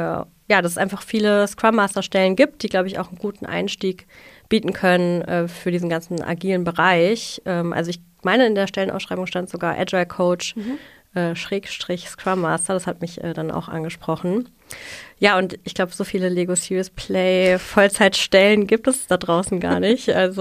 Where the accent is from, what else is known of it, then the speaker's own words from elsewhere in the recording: Wiesbaden, Hesse, Germany; Eine total schöne Altbauwohnung hier im tollen Wiesbaden, in meiner Heimat auch.